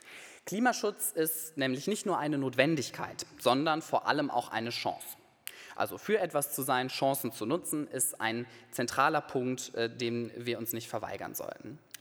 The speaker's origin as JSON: {"language": "German", "town": "Bonn", "region": "North Rhine-Westphalia", "country": "Germany", "said": "Ich komme aus Bonn, wir sind direkt in der Ecke dieses Flutgebiets."}